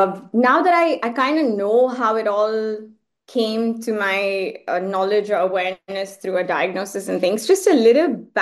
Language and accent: English; Muscat, Oman; also born or lived in Chennai, India; I think my parents moved when I was maybe 1.5, 2 years old. So I grew up in Muscat in Oman, in a country in the Middle East called Oman.